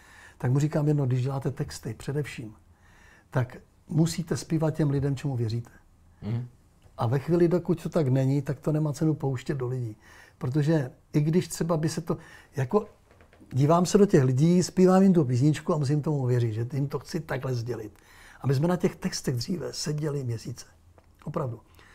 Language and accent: Czech; Moravia, Czechia; já jsem z Moravy. A kde jsi, na Moravě se to může říkat kde jsi.